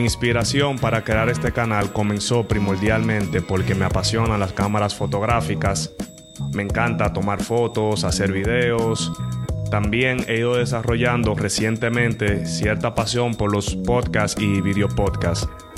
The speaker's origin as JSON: {"language": "Spanish", "country": "Dominican Republic", "said": "situaciones sociales y políticas que suceden en mi país, República Dominicana."}